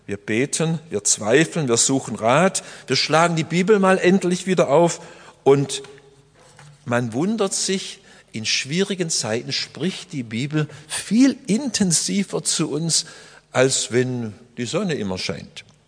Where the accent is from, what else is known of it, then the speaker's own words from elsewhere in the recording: Öschelbronn, Baden-Württemberg, Germany; Als ich Kind war, bin ich ja hier in Öschelbrunn aufgewachsen.